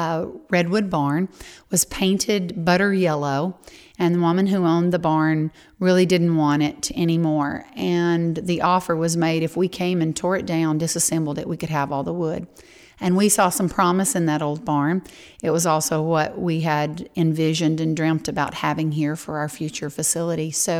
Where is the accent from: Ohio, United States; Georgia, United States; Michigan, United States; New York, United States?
Georgia, United States; I hail from Northwest Georgia